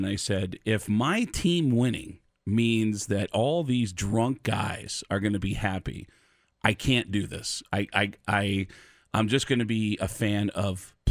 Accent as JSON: {"language": "English", "region": "New York", "country": "United States", "tie": "born or raised there", "said": "I grew up 10 miles from Yankee Stadium, and I remember going. So the Yankees are my birthright"}